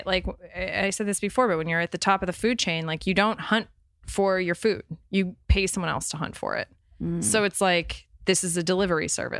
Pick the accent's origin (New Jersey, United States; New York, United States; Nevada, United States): New Jersey, United States; and I grew up in New Jersey, and I just grew up in a house where like we weren't allowed to walk past litter.